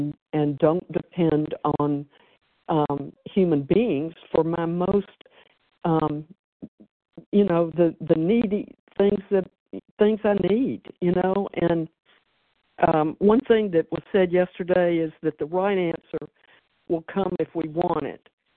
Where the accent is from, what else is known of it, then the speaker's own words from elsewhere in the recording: the South, United States; growing up in the South, I was taught that, you know, getting married and finding the right husband who could take care of me was one of my main purposes in life.